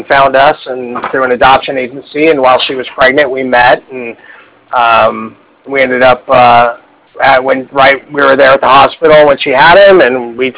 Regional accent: San Diego, California, United States; we live here in California. I'm born and raised in San Diego.

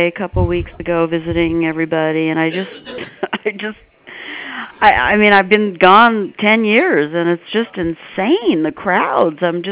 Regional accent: California, United States; I'm from Cali, so.

